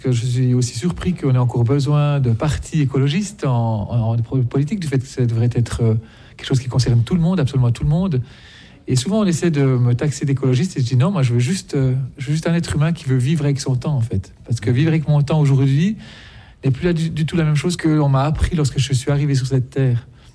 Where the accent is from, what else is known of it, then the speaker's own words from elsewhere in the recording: Jura, Switzerland; Je suis jurassien, hein, à la base, donc franc-montagnard de surcroît.